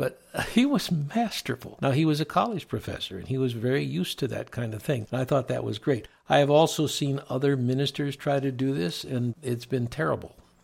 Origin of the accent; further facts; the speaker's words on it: Chicago, Illinois, United States; I'm from the Chicagoland area. There are many universities, colleges there.